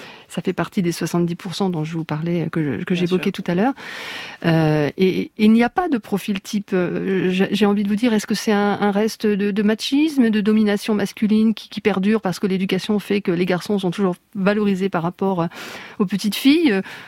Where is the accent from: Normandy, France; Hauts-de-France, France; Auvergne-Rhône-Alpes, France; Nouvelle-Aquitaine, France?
Hauts-de-France, France; Moi je viens donc du Pas-de-Calais